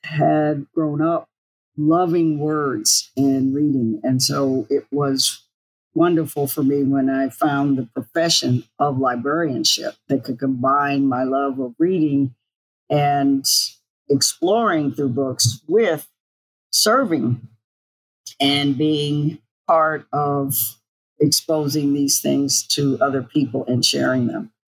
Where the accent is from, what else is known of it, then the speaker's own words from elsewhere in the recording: Tallahassee, Florida, United States; born there; I was born in Tallahassee, Florida, because my dad was recruited to start the string department at Florida A&M, a historically black college.